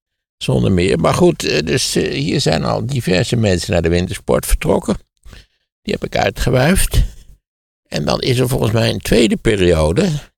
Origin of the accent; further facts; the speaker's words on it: Wageningen, Gelderland, Netherlands; Ja, ik ben in Wageningen opgegroeid